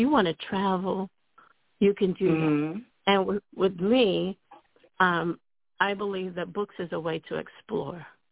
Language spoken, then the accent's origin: English; Baltimore, Maryland, United States; I am born and raised in Baltimore, yes.